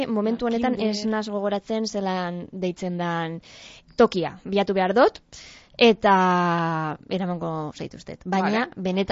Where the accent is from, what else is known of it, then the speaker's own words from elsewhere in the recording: Bilbao, Basque Country, Spain; Bilbokoa gara.